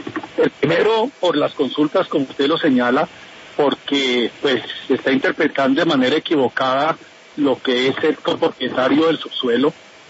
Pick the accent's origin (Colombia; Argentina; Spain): Colombia; con preocupación como colombianos, porque el nuestro no es un país petrolero